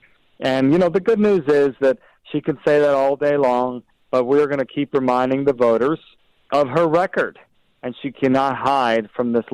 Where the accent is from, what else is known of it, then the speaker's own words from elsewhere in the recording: Nevada, United States; how poorly the Democrats are leading my home state of Nevada.